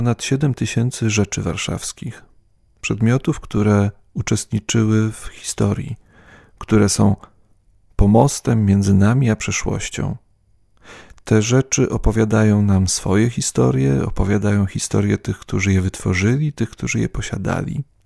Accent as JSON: {"language": "Polish", "town": "Bydgoszcz", "region": "Kuyavian-Pomeranian Voivodeship", "country": "Poland", "tie": "born there", "also_born_or_lived": "Poznań / Gdańsk", "lives_now": "Warsaw, Poland", "said": "Wcześniej mieszkałem i studiowałem w Poznaniu, Gdańsku, a urodziłem się w Bydgoszczy."}